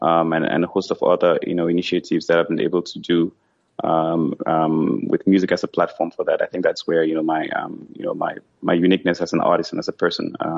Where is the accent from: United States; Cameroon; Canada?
Cameroon; Anglophone region; also born or lived in South Africa; I grew up in Central Africa, in Cameroon, which is very close to Nigeria as well in terms of its culture, and especially the part where I'm coming from, the Anglophone part.